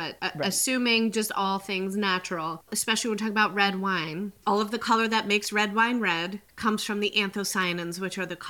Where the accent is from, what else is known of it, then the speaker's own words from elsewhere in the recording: New Jersey, United States; not only growing up in New Jersey, but I think we're definitely the same generation.